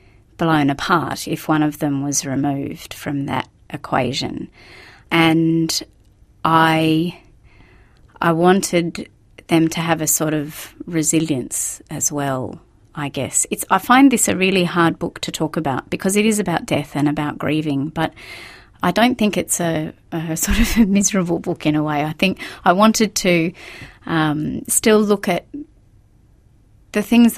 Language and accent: English; Thirroul, New South Wales, Australia; I grew up near Thirroul.